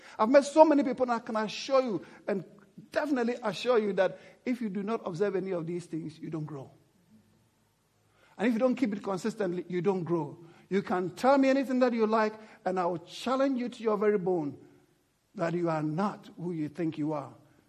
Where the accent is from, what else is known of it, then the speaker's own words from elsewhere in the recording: England, United Kingdom; You see, we are English because we fly the flag, right?